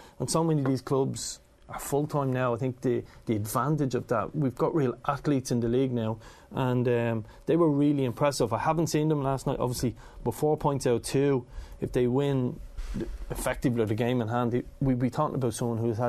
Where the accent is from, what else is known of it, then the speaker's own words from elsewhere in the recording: Kilnardon, Leinster, Ireland; I grew up in Kilnardon, so I'm allowed to say, difficult areas.